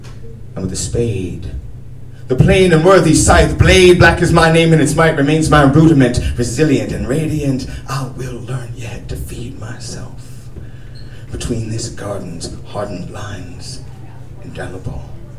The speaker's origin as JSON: {"language": "English", "town": "San Francisco", "region": "California", "country": "United States", "tie": "born or raised there", "said": "not only here in Dublin, not only in my hometown of San Francisco, but all over the world"}